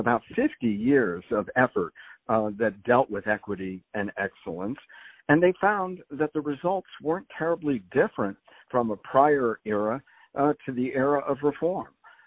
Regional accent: Connecticut, United States; I was the assistant to the Commissioner of Education here in my home state of Connecticut for a short period of time.

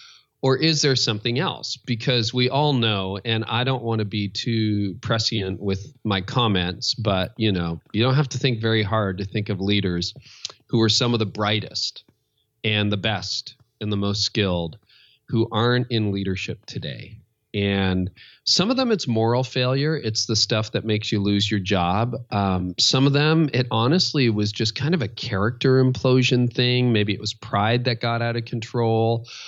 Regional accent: Canada; Because I'm Canadian.

